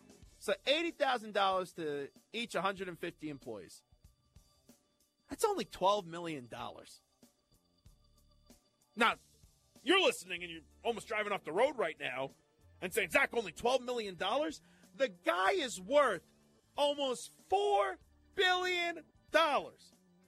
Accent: New York, United States; Now, this clearly hits close to home because I'm a New Yorker.

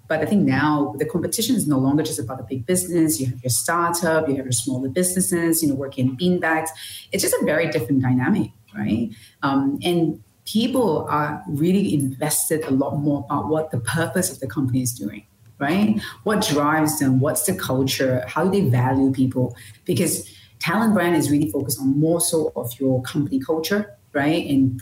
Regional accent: Malaysia; I'm Malaysian

